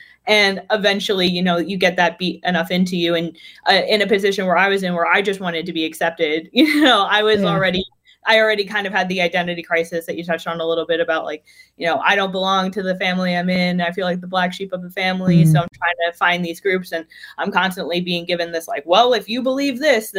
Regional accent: New York City, New York, United States; So when you say, like, well, how is it growing up in New York? it was a trial by fire. I grew up really quickly.

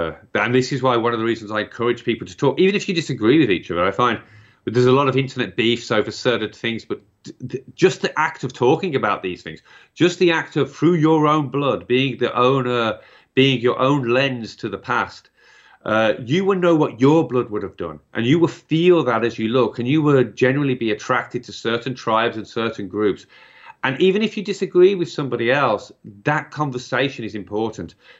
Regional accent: England, United Kingdom; I mean, I'm from England, right?

